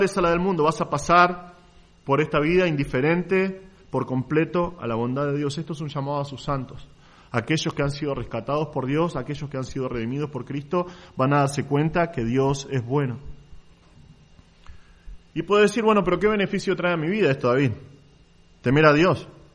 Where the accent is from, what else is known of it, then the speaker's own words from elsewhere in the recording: Argentina; Nosotros como argentinos lo sabemos, ¿no?